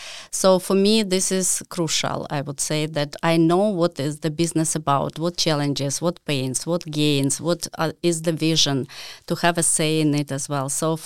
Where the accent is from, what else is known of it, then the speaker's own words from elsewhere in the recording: Ukraine; English is a second language; So the company, and I'm coming from Ukraine, was just developing business and new businesses emerged.